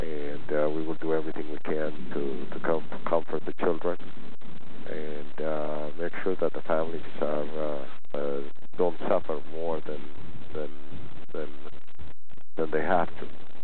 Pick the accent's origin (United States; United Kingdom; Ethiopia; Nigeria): Ethiopia; I'm married to a Caribbean girl from Trinidad, and but I'm originally from Ethiopia.